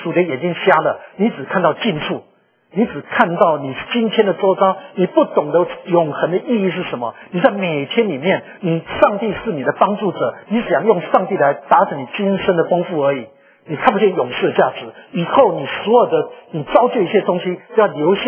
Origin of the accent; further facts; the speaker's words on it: New Jersey, United States; 调在New Jersey，因为那是我的家乡